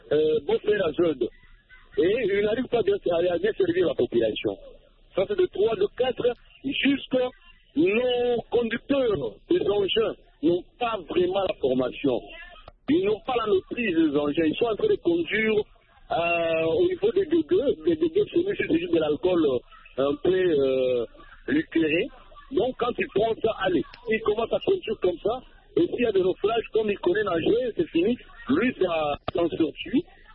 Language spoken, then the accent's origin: French; DR Congo; chez nous, à l'RDC, on l'utilise.